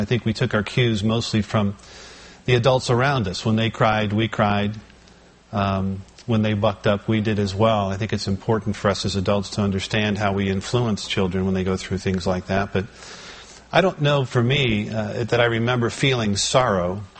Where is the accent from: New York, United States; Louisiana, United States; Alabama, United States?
New York, United States; we settled in upstate New York, so we went back there for Thanksgiving, as we usually do.